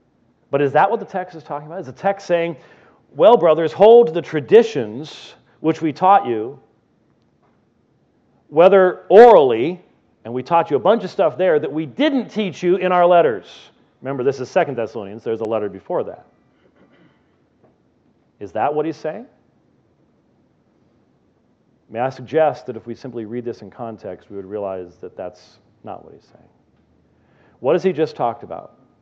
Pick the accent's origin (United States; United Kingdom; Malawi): United Kingdom; Scotland; I'm Scottish.